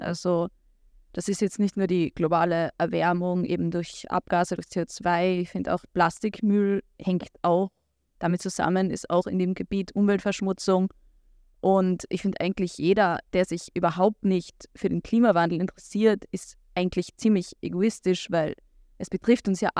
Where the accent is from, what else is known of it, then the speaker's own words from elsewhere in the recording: Carinthia, Austria; ich komme auch vom Farkassee und ich gehe in die Waldorfschule in Klagenfurt